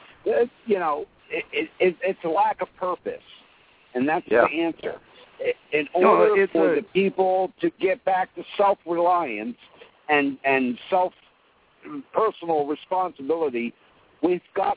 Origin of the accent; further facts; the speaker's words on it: New Jersey, United States; I'm 51 years old, and I remember a time when kids, teenagers older than me at the time, worked on the farms. I grew up in South New Jersey, the blueberry farms and all that.